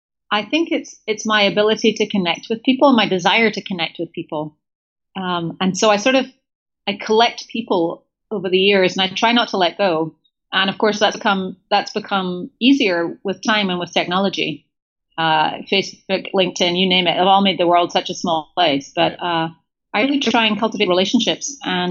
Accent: Scotland, United Kingdom; So, first of all, I'm Scottish. I identify with British. I rankle slightly when people call me English

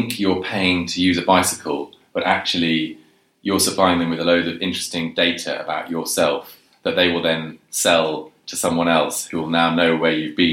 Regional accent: London, United Kingdom; Because I grew up in London.

